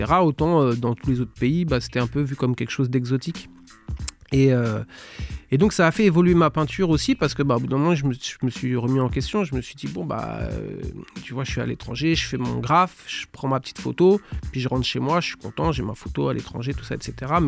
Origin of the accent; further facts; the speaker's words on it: Vert-Saint-Denis, Île-de-France, France; Donc moi j'ai grandi en Seine-et-Marne, à Vers-Saint-Denis. C'est pas loin d'ici, quoi, c'est une petite vingtaine de minutes. Et je suis arrivé à Corbeil en 2006 et j'y ai habité pendant 15 ans. Bon, je suis toujours un petit peu dans le coin, du côté d'Evry.